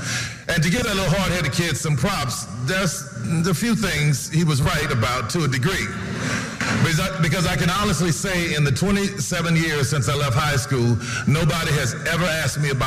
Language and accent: English; New Orleans, Louisiana, United States; And I grew up in New Orleans, so you had to put in these 30-foot pilings sometimes in the ground to be able to support the building.